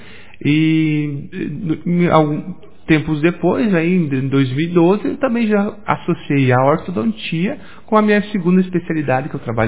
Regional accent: Vicente Dutra, Rio Grande do Sul, Brazil; Então, sou natural aqui de Vicente Dutra.

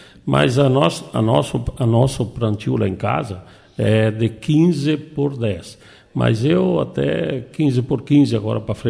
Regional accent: Palmitos, Santa Catarina, Brazil; born there; eu fui prefeito, ex-prefeito de Palmito, nasci em Palmitos e quero morrer em Palmitos

